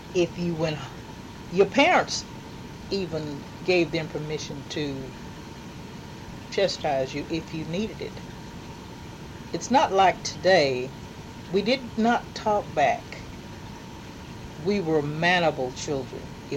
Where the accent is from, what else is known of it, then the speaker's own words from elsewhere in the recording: Lufkin, Texas, United States; born there; I was born here in Lufkin, right here on Laurel Avenue, right where Rudd Cleaners has his business.